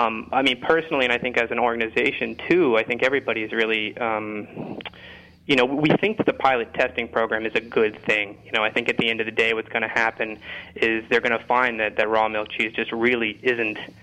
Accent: Indiana, United States; moved away as an adult; now in Boston, United States; I moved out to Boston in 2011 actually to get a degree in food studies, and I was coming from Indiana, which isn't exactly a gourmet mecca.

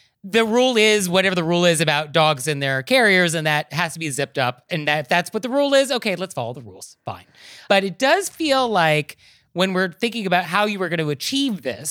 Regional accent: United States; And I think because I'm American and like, oh, we're all Americans together.

